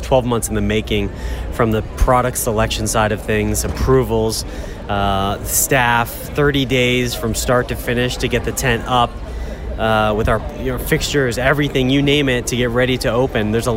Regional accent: Pennsylvania, United States; From hour north of Philadelphia.

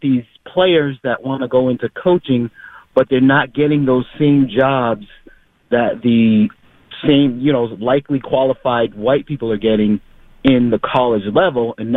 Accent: Boston, Massachusetts, United States; now in Springfield, United States; I'm a 54-year-old black man. I was born in Boston, lived there most of my life. I live out in Springfield now.

